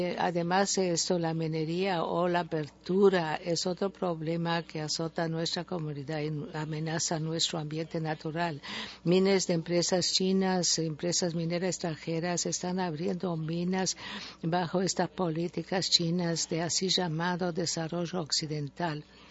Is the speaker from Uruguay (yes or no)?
no; Baguio, Cordillera Administrative Region, Philippines; mi pueblo, los Ibaloy, en Baguio City, en Filipinas.